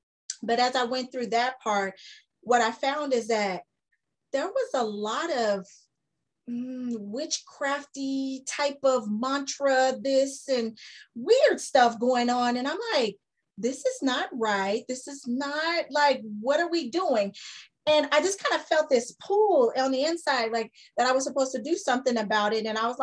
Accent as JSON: {"language": "English", "town": "Arlington", "region": "Texas", "country": "United States", "said": "I'm from Arlington, Texas as well, and native Texan, came from West Texas, and now up here in the city life, the country girl"}